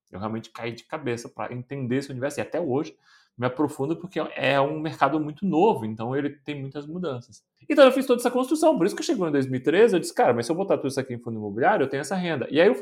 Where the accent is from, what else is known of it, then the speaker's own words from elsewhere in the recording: Florianópolis, Santa Catarina, Brazil; Eu sou de Floripa, moro em Floripa, mas o pessoal daqui diz que eu não tenho sotaque daqui